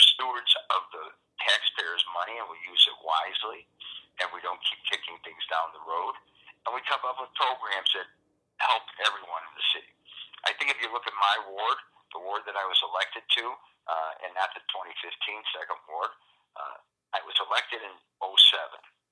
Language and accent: English; Chicago, Illinois, United States; I was born here. I was born on the south side of the city. I was born in Roseland Hospital. I grew up in in the Roseland area. I have been a lawyer for a number of years here in the city of Chicago with my own firm.